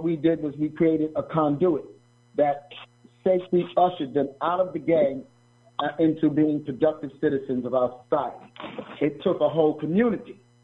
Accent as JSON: {"language": "English", "town": "New York City", "region": "New York", "country": "United States", "said": "I'm from New York City."}